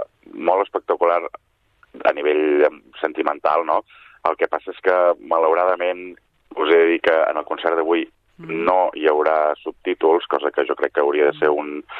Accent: Sabadell, Catalonia, Spain; jo soc de Sabadell i llavors doncs he jugat a casa

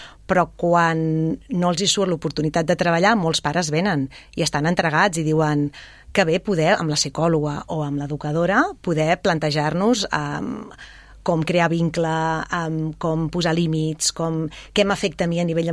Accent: Terrassa, Catalonia, Spain; soc d'aquí, soc de Terrassa, tinc tribu, tinc família, tinc amics

